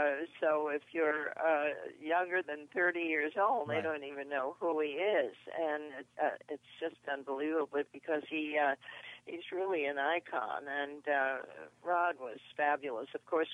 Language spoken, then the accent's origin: English; Brooklyn, New York, United States; born there; It's called … because I was born in Brooklyn.